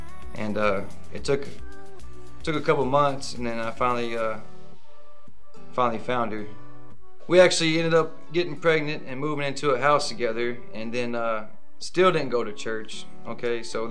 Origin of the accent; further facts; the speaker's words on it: Nashville, Tennessee, United States; My pre-Jesus story is I grew up in Nashville, Tennessee, and my mom, we didn't really go to church.